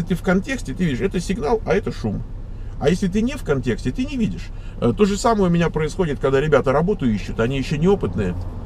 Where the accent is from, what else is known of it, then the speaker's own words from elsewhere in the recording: Moscow, Russia; born there; Я родился в Москве.